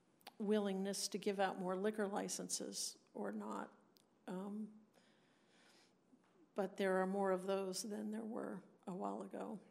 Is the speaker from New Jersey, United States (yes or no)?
yes; New Jersey, United States; I think I grew up in New Jersey, and my friends in New Jersey's kids are living in places that our parents would just be aghast